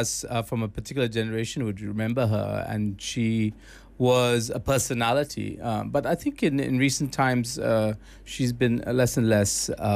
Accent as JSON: {"language": "English", "country": "Singapore", "tie": "born or raised there", "said": "growing up in Singapore"}